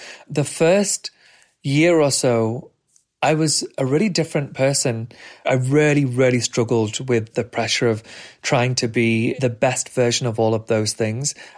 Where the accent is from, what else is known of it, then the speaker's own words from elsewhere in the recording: Doncaster, Yorkshire and the Humber, United Kingdom; I'm from Doncaster, so we refer to it as Donnie.